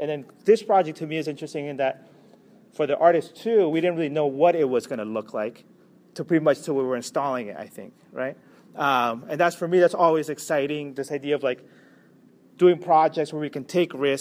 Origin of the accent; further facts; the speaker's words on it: Rockville, Maryland, United States; I also grew up in the area. So I went to high school in Rockville, Wooden High School. I grew up skateboarding in Rockville before there was this town center, so I know the area well.